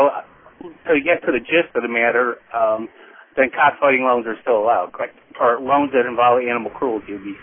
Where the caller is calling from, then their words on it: Lithia, Florida, United States; I'm calling from Lithia, Florida.